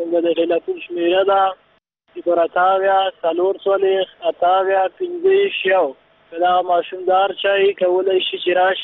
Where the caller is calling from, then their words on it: Nangarhar, Afghanistan; ما تاسو سره د ننګرهار څخه په تماس کې